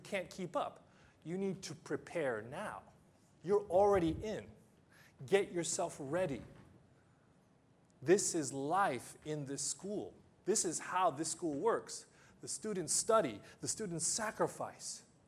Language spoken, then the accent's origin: English; United States; now in Japan; I grew up in the United States, grew up in public schools. And I came to Japan and I heard this word juku.